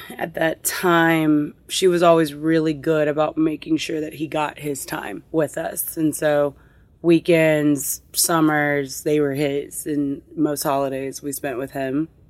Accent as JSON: {"language": "English", "town": "Houston", "region": "Texas", "country": "United States", "said": "look, we're from Houston, we're from the Gulf Coast, you know, we're going to have all of these different influences in our music"}